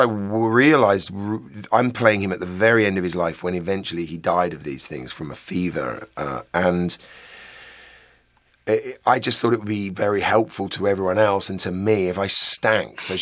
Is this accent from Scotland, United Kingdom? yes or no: no; London, United Kingdom; born or raised there; accent: southeast London